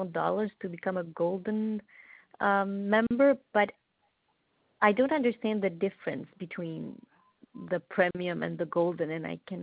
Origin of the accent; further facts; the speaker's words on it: Quebec, Canada; first language French; English is a second language; I'm from Canada, French-Canadian. Could you please talk a little bit slower?